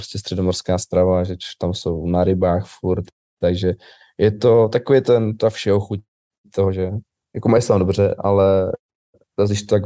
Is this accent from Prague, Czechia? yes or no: yes; Prague, Czechia; Asi klasika, jako každý Pražák, do lokálu.